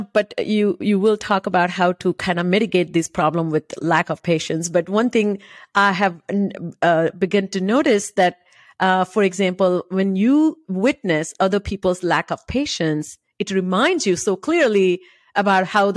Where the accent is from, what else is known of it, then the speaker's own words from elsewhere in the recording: India; I grew up in India